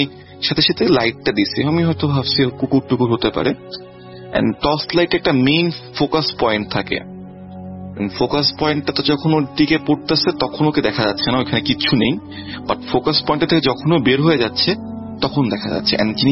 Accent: Khulna, Khulna Division, Bangladesh; now in Chittagong, Bangladesh; আমার home town খুলনাতে, কিন্তু চাকরির সূত্রে আমি চিটাগাং থাকি।

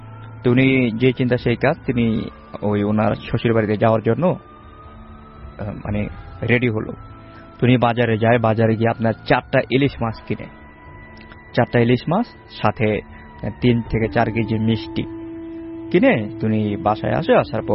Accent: Bangladesh; তো অপূর্ব ভাই, আমরা বাংলাদেশের মানুষ যেটা হয় যে মহিলারা যখন গর্বিত হয়

